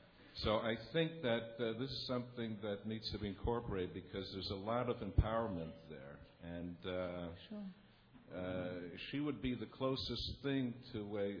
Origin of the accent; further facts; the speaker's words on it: Hebron, West Bank, Palestine; I come from Hebron.